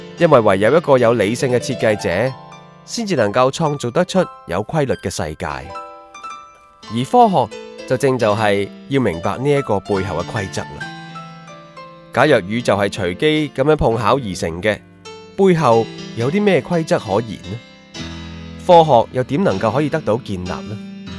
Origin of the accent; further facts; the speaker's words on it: Hong Kong; 我生于香港，长于香港，这个世而奇妙的国际都会，